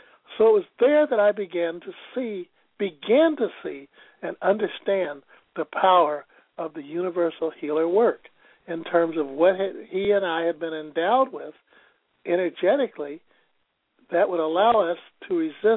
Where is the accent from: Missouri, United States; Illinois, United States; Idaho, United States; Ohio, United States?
Missouri, United States; I'm from Missouri, by the way, the Show Me State, which means even though I'm a little skeptical, I don't mind trying things out.